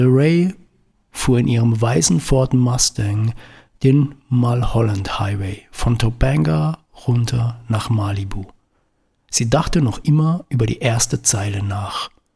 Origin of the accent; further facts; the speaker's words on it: Baden-Württemberg, Germany; moved away as an adult; Dabei war der Schwarzwald schon lange nicht mehr das, was er vor etwa 30 Jahren noch war, als ich mit 20 von dort wegzog in die große Stadt.